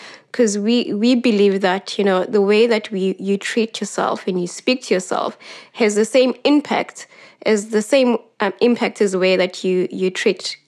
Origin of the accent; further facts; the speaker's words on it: Gugulethu, Western Cape, South Africa; I grew up in Gugulethu